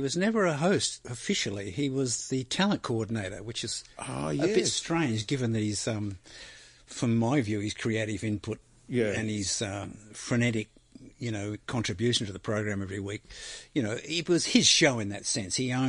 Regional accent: South Yarra, Victoria, Australia; also born or lived in New Guinea; The family home is South Yarra. I bought it in Brighton, and we were living at the time in New Guinea.

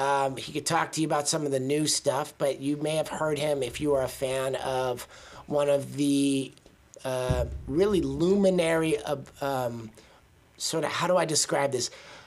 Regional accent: Berkeley, California, United States; So we're from Berkeley.

